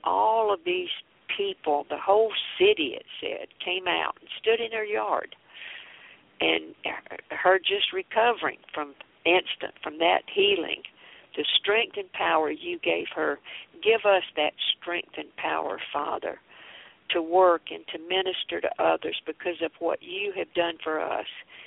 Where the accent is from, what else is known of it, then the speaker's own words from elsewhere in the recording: Florence, South Carolina, United States; Yeah, from Florence. I grew up in Florence, South Carolina.